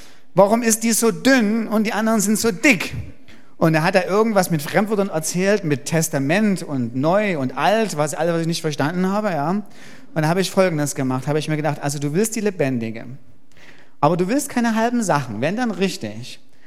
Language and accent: German; East Germany, Germany; Wir sind also in der DDR aufgewachsen.